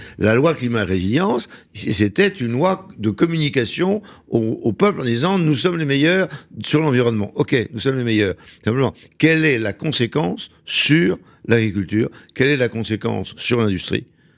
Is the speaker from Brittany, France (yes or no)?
yes; Brittany, France; quand moi, les agriculteurs chez moi en Bretagne me disent on ne peut plus faire de pommes de terre